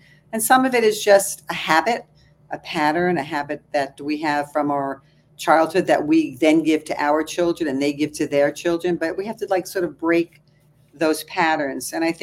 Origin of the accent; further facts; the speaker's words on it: United States; But as an American, I was also treated differently than somebody from Southeast Asia, another woman.